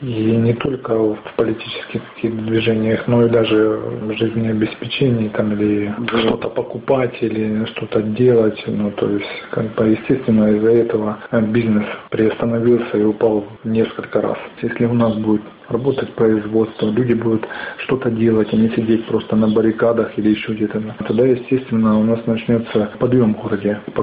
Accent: Sloviansk, Donetsk Oblast, Ukraine; Очень неприятно быть в родном городе, когда вокруг ходит много вооруженных людей в масках.

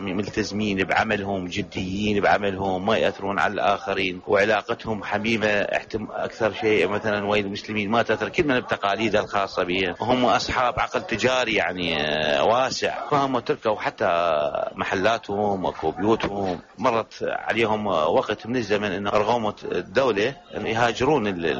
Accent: Nasiriyah, Dhi Qar, Iraq; عندنا بالناصرية أو الأحرى حتى بالعراق

